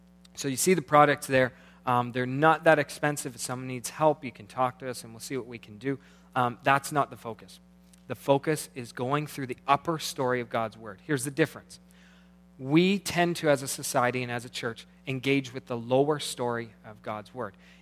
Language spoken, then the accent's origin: English; Kitchener, Ontario, Canada; I grew up in the city, okay? I grew up in Kitchener